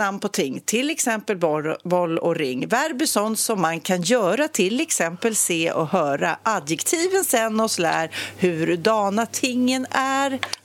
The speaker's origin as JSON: {"language": "Swedish", "country": "Sweden", "said": "Och man blir på något vis, ja, kanske som svensk, ännu mer tacksam för att vi får så lite sol."}